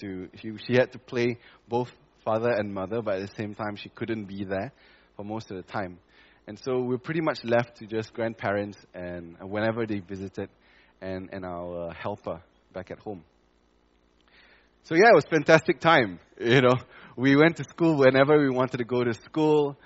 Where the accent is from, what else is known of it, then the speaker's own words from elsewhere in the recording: Malaysia; We started being Malaysian with a lot of frustration. It's easy to get frustrated in this country, I suppose.